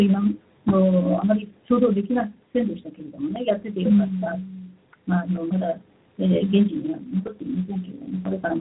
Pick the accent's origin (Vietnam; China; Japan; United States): United States; 私は実際はアメリカ人なんですけれども